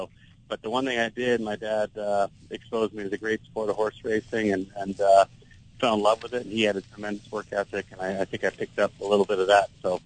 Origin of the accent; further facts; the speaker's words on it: Santa Monica, California, United States; also born or lived in Michigan; we moved from Michigan to Santa Monica, California. I was 10